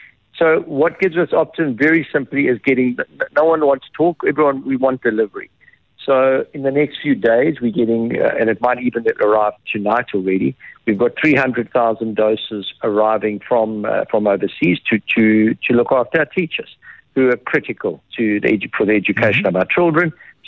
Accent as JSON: {"language": "English", "country": "South Africa", "said": "I'm a lot more relieved as a South African now than I was at the end of Friday"}